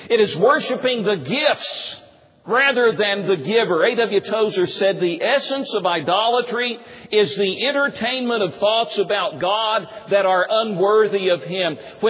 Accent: Tennessee, United States; When I grew up in Tennessee, my dad, I was from an unchurched home.

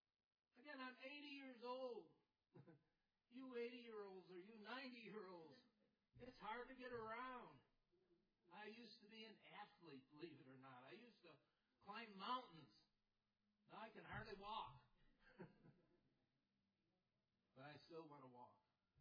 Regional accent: Chicago, Illinois, United States; She's from Argentina. We're from Chicago.

